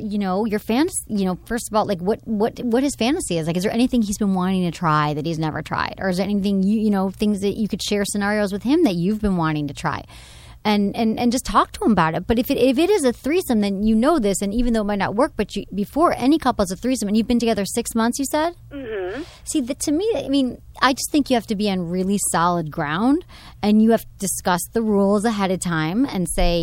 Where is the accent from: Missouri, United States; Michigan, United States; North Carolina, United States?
Michigan, United States; I'm from Michigan, so I got the little Midwestern thing going.